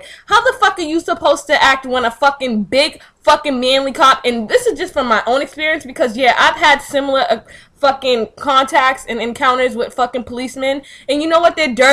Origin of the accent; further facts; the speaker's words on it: Boston, Massachusetts, United States; That's all great and dandy, but I'm from Boston